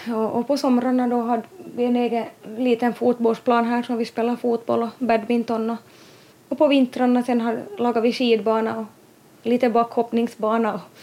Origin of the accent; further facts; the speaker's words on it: Kärra, Southwest Finland, Finland; Jag är 32 år gammal. Född och uppvuxen här i Kärra, Dragsfjärd.